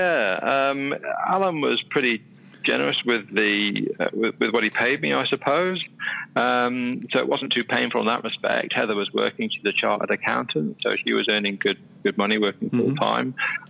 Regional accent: Isle of Man; So I'd done lots of sailing while I was growing up in the Isle of Man. That was my main sport.

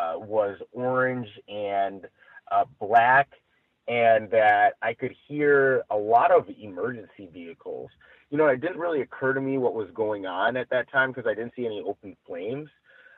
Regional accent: Michigan, United States; also born or lived in Chicago; Mind you, I'm from Michigan and Chicago, so I've never been in a fire type situation.

